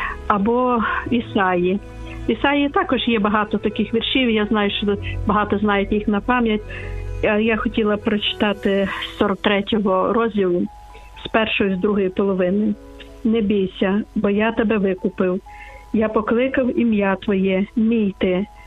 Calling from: Lviv, Lviv Oblast, Ukraine; Ну, я зі Львова

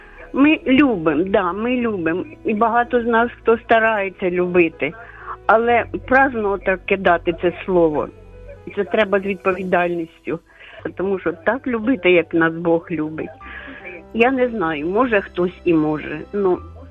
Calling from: Kharkiv, Kharkiv Oblast, Ukraine; Я вітаю всіх. Я з Харкова.

